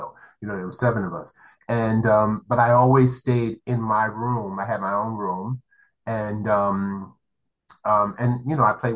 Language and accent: English; Newark, New Jersey, United States; now in Jersey City, United States; I'm from Newark, New Jersey, but I live in Jersey City, New Jersey.